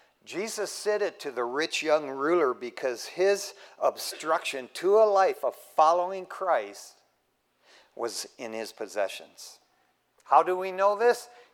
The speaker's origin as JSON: {"language": "English", "town": "Detroit", "region": "Michigan", "country": "United States", "tie": "born or raised there", "said": "we were going to move back to Detroit, man. You know, I could get a job back there in my hometown."}